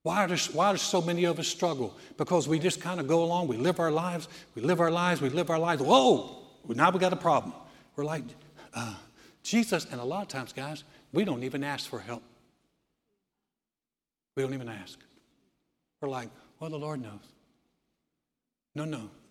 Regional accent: North Carolina, United States; When we started, tried to start the church in my hometown, didn't work. We shut it down, and I went to work for my dad.

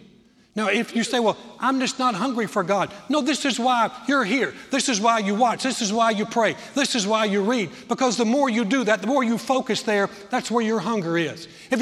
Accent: Greensboro, North Carolina, United States; growing up in my hometown in Greensboro, North Carolina, we had a McDonald's

